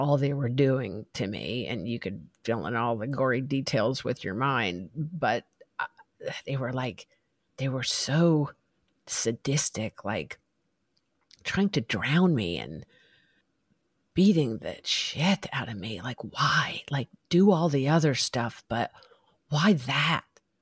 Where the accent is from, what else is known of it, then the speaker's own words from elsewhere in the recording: Rye, Colorado, United States; I am blonde and from Rye, Colorado, and I don't know much.